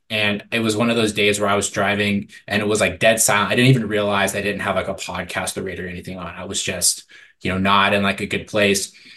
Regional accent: Bozeman, Montana, United States; So I grew up out in Bozeman, Montana, back before it was the Bozeman that was made famous by Yellowstone and Big Sky

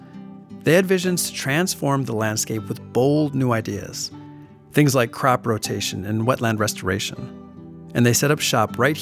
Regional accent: Milwaukee, Wisconsin, United States; Now, I'm from Milwaukee, but I've been visiting all corners of Wisconsin my whole life.

